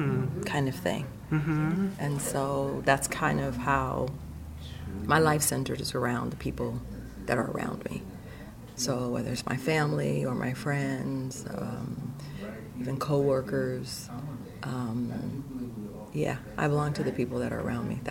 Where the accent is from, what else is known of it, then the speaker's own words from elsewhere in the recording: Oakland, California, United States; Mostly always in East Oakland. I was born in East Oakland and raised in East Oakland.